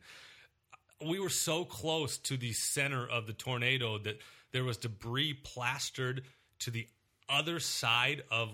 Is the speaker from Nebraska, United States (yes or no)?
yes; Omaha, Nebraska, United States; also born or lived in Pennsylvania / Little Rock, Arkansas; I was born in Pennsylvania, but okay. I moved when I was young. My dad works at the railroad, so then we moved all over the place when I was a kid. But okay. I remember Little Rock, Arkansas, and then we moved to Omaha in second or third grade